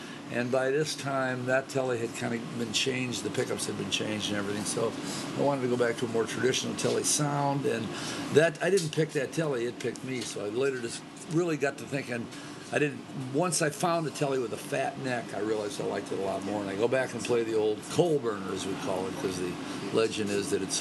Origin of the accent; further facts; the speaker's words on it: Ann Arbor, Michigan, United States; now in California, United States; I grew up in Ann Arbor, yeah, and that's where the band started. And then it broke up, and I moved to California.